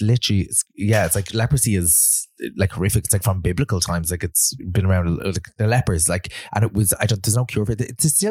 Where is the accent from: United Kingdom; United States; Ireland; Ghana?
Ireland; Dublin, Leinster; Like when I was growing up around the Docklands, there was nothing there.